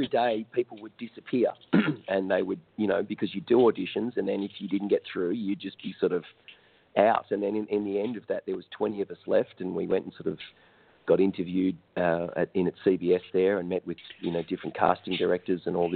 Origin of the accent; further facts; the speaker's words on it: Australia; I think sometimes, as an Australian, we tend to be a little bit more laid back